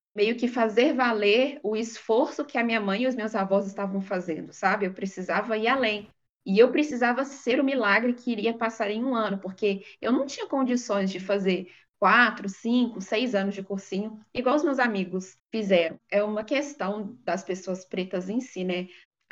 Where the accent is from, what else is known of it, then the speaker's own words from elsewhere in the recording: Belo Horizonte, Minas Gerais, Brazil; Eu sou de Belo Horizonte, Minas Gerais, e a minha família também é de lá.